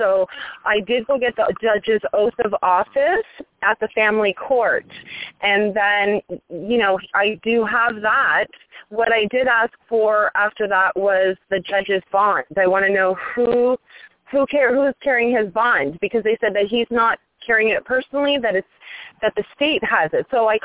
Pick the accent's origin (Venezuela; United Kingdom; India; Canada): Canada; now in United States; Because I'm originally from Canada. I only have an alien card, like a green card, right?